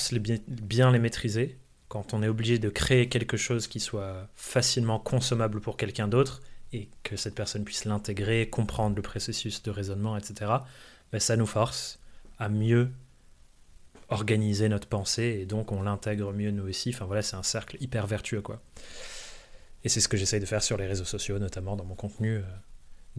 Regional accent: France; also born or lived in England; je suis anglais de naissance, mais j'ai grandi en France. Donc je maîtrise les deux langues parfaitement

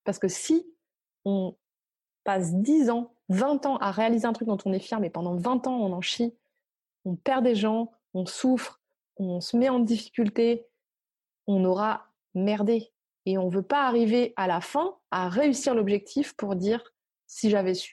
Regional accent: Normandy, France; Moi, j'ai grandi en Normandie, pas loin du Havre. Mon père travaillait sur la zone industrielle à côté du Havre, là, Gonfreville-l'Archer.

